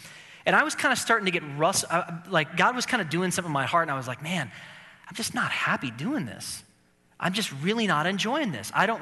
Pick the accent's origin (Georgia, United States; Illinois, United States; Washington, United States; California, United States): Illinois, United States; Chicago; And Tucson's nice, because I come from Chicago, but the next step up is La Jolla.